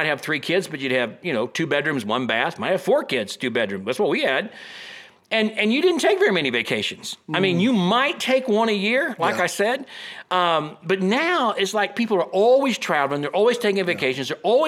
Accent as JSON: {"language": "English", "town": "Kansas City", "country": "United States", "said": "I'm from Kansas City."}